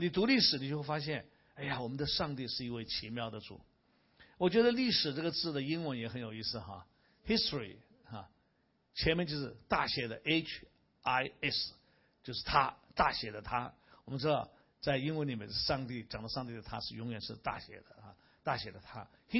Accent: China; 我是中国人，我怎么要接受这个文化侵略

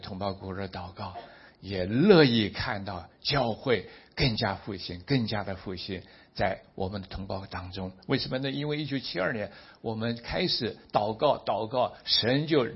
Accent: Taiwan; 身为台湾人

